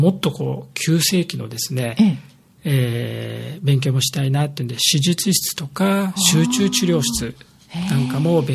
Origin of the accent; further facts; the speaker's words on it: Kiryu, Gunma, Japan; moved away as an adult; now in Okinawa, Japan; ナイチャーなんですけども、群馬県桐生市出身です。